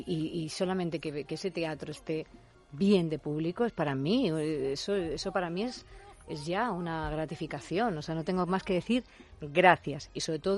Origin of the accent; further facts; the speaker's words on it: Spain; Soy la única española que ha cantado en Hoy como Ayer